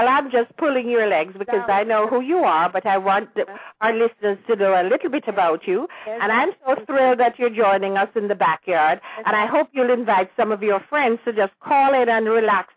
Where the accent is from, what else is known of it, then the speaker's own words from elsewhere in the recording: Jamaica; I consider myself fortunate to have been born and raised in Jamaica and just celebrate my heritage all the time.